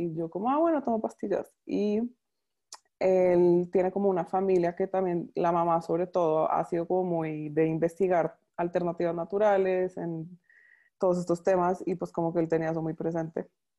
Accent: Colombia; now in Panama; Soy colombiana, pero vivo en Panamá hace ya 6 años

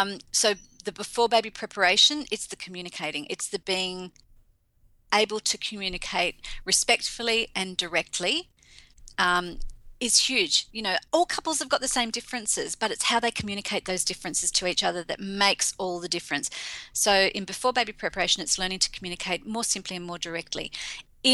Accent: Australia; I'm Australian British.

